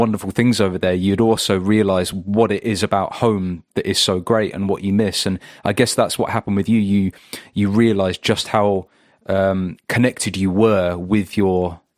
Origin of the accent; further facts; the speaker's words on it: England, United Kingdom; now in Wales; I'm English and have recently moved to Wales.